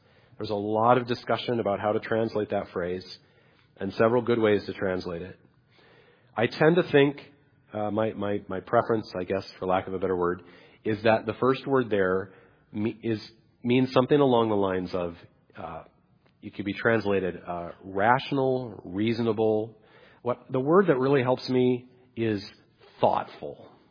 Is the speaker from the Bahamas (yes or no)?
no; Salt Lake City, Utah, United States; I grew up in Salt Lake City. I love Utah. It's great.